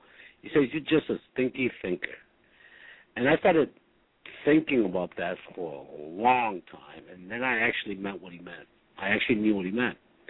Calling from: Philadelphia, Pennsylvania, United States; I'm calling from Philadelphia.

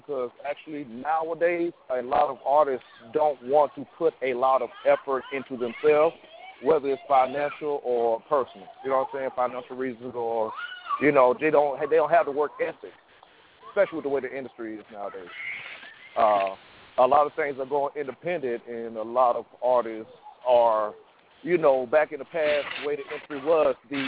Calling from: Atlanta, Georgia, United States; I'm calling from Atlanta, Georgia

